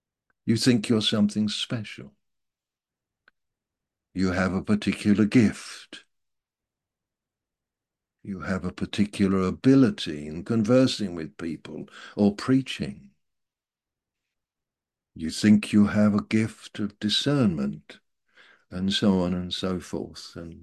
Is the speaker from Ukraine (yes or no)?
no; Malaysia; Oh, we're Chinese. We're Malaysian Chinese.